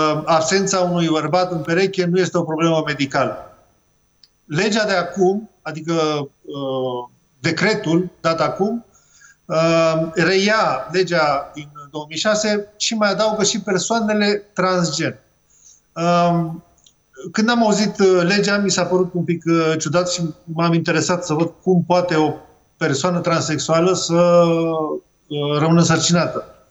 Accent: Romania; cel puțin din perspectiva noastră ca români.

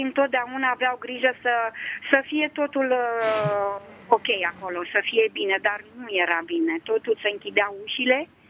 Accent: Motru, Gorj County, Romania; Și au crescut-o acolo, în Oltenia, la Mutru, și au crescut-o mare, au dat-o la școală, la facultate și atât, că s-au măritat cum era pe vremuri mai repede, mai devreme, și m-au crescut lângă ei acolo.

